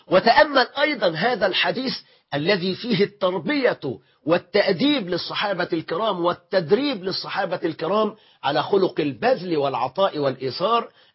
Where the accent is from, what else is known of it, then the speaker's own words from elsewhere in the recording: Egypt; لحللنا جزءا كبيرا من أزمة المواصلات عندنا في مصر.